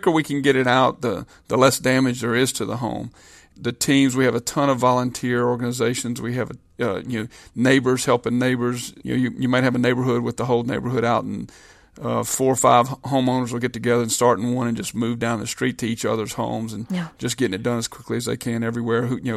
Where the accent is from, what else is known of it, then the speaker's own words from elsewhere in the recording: Louisiana, United States; but Louisiana specifically, since this is my home state in Tangipahoa, my home parish